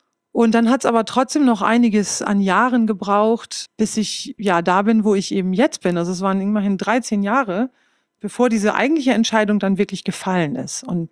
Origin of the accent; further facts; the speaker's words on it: Northern Germany, Germany; first language Low German; bewusst, dass das eigentlich meine wirkliche wahre Muttersprache ist. Das Hochdeutsche ist natürlich meine Muttersprache. Ich kann es ja lupenrein sprechen. Aber dieses Plattdeutsche, das ist eigentlich so diese Herzenssprache.